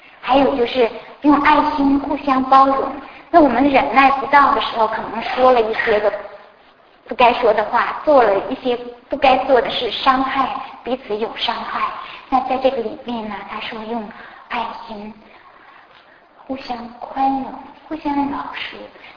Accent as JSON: {"language": "Chinese", "country": "China", "said": "这个谦卑和温柔不是说像我们中国人都很谦虚的"}